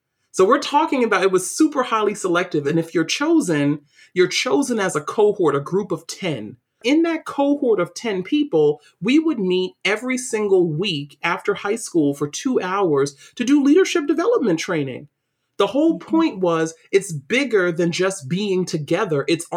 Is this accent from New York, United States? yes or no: yes; New York City, New York, United States; I didn't realize, I think, the privilege of open spaces, because that's not something I grew up with in New York City.